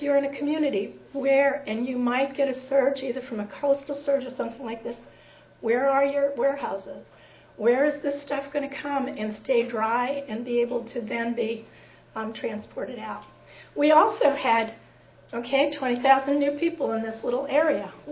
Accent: the North, United States; So I'm from the North. I didn't understand churches in the South.

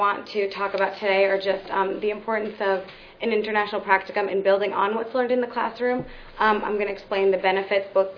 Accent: New York, United States; also born or lived in Boston; I'm from New York, I lived in Boston

